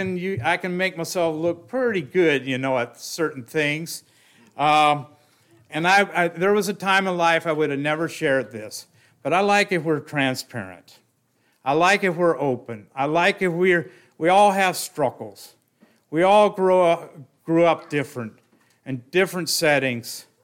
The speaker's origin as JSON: {"language": "English", "town": "Trail", "region": "Ohio", "country": "United States", "tie": "born or raised there", "said": "I grew up in Holmes County, as you probably all heard by now, with my accent, Trail, Ohio."}